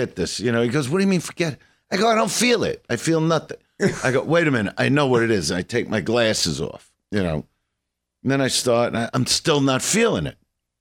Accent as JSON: {"language": "English", "town": "Brooklyn", "region": "New York", "country": "United States", "said": "I'm from Brooklyn."}